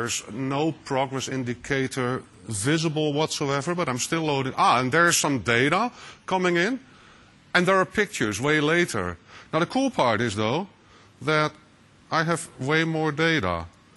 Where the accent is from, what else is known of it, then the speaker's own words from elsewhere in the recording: Netherlands; English is a second language; I'm working for a company called Alten PTS here in the Netherlands, so that's my funny accent there.